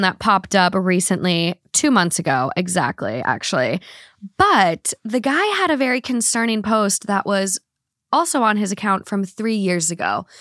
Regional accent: United States; We were both born and raised in America. We are both culturally and socially very Western / American.

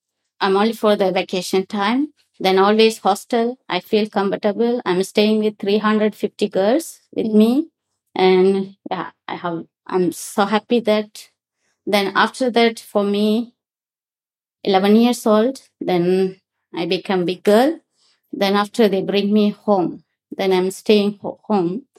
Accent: Sri Lanka; English is a second language; I'm from Sri Lanka.

